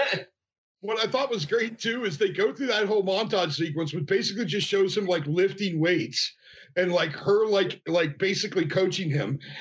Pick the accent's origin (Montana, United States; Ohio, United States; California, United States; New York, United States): Ohio, United States; It looked like where I grew up in Holmes County.